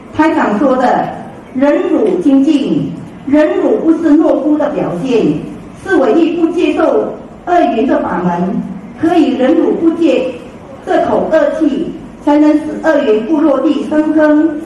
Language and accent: Chinese; Penang, Malaysia; ，非常感恩大家给我机会在此分享